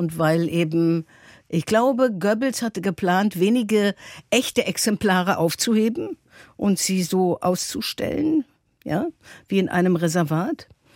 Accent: Berlin, Germany; Ich bin Berlinerin. Ich bin in Berlin geboren, 1955. Ich bin quasi 10 Jahre nach dem Krieg geboren.

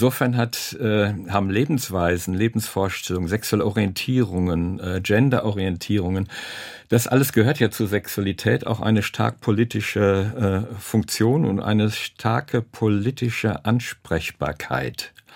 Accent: Witten, North Rhine-Westphalia, Germany; das war im Ruhrgebiet da in Witten, wo ich groß geworden bin

